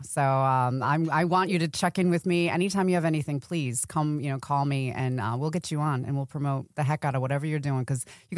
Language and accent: English; Buffalo, New York, United States; I'm from Buffalo, New York, born and raised, and I'm a huge fan of Doug Flutie.